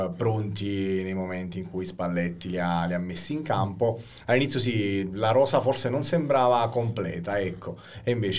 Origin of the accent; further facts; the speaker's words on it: Naples, Campania, Italy; Da napoletano scaramantico non dico niente.